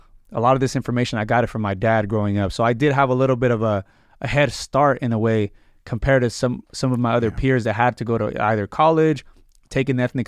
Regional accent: Fontana, California, United States; I'm from the Inland Empire, from the city of Fontana. That's the, you know, where I kind of came out from.

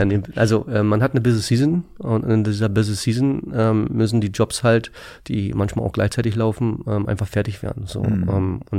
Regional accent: Berlin, Germany; Ja, ich bin hier in Berlin mehr oder weniger aufgewachsen und deswegen wollte ich hier unbedingt bleiben.

